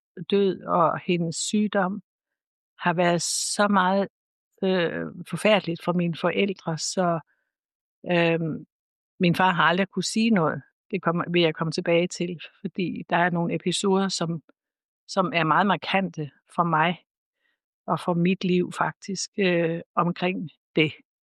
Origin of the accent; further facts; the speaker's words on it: Nordals, Region of Southern Denmark, Denmark; also born or lived in Copenhagen; og jeg er født og opvokset her på Nordals, men har boet mange år i København, hvor jeg var lærer. Så flyttede jeg tilbage hertil for 30 år siden